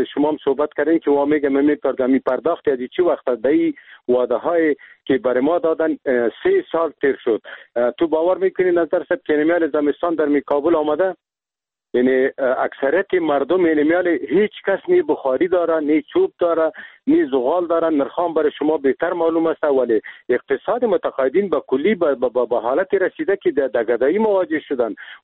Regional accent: Afghanistan; ما خود مسلمان هستیم، ما افغان هستیم، از این ملت هستیم. یعنی میجا زندگی کردیم، در میجا تولد شدیم، به می خاک و به می وطن ما خدمت کردیم.

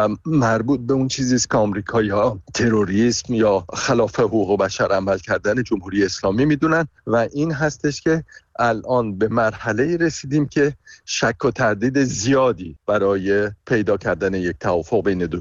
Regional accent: Iran; به عنوان یک ایرانی من بارها گفتم

